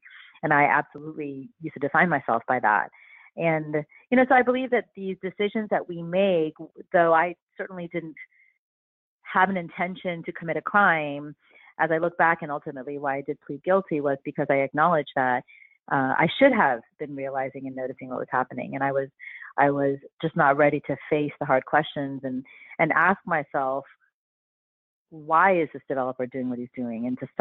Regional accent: Miami, Florida, United States; So I grew up in Miami, Florida, and after attending UNC Chapel Hill and a short little stint on Wall Street in investment banking, I ended up at Columbia Law School

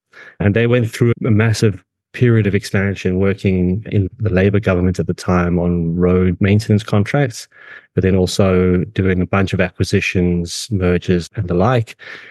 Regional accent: South Africa; accent: South African; moved away as an adult; now in London, United Kingdom; Yeah, it's South African. It's probably not as strong a South African accent as probably what you hear on the telly. But I originated from South Africa.

